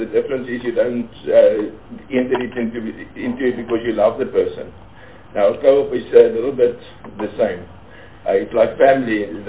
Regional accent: Northern Cape, South Africa; I come from the Northern Cape

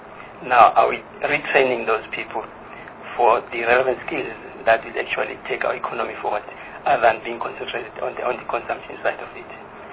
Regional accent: Free State, South Africa; specifically in the Free State, because I'm from the Free State.

